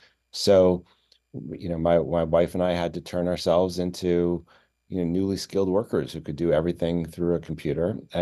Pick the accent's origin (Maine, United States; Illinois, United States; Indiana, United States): Illinois, United States; Chicago; I'm from Chicago originally. Most of my family's in Illinois.